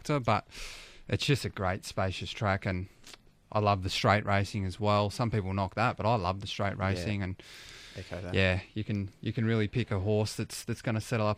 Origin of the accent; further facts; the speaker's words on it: Victoria, Australia; We're good country boys. I'm from West Gippsland